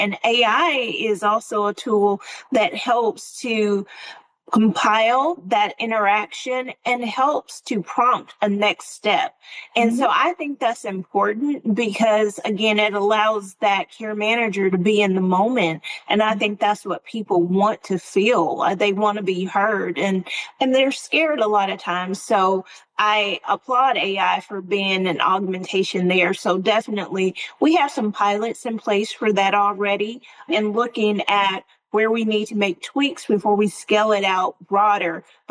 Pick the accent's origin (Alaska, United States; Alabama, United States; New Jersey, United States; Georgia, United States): Alabama, United States; Athens; So I grew up in Athens, Alabama.